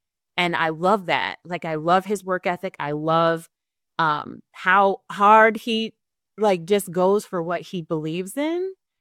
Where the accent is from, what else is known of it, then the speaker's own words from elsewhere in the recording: Buffalo, New York, United States; So first, I grew up on the west side of Buffalo, which most west sides of cities, that's where like the Hispanic communities are.